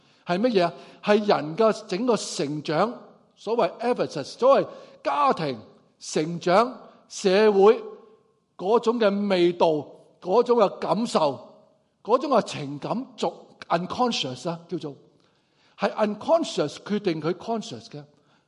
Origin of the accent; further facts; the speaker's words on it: Hong Kong; 大陆的祖国的人民想的嘢呢，我们香港人都未必会明白